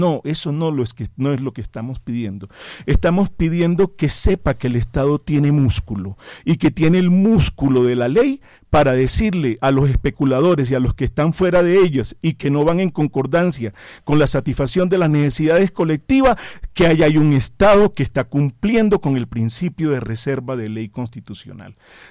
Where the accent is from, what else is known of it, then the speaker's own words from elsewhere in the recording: Atlántico, Colombia; Pero ahorita en el Atlántico, que es mi tierra, se hundieron mucho más de 70 casas en el municipio de Piojó.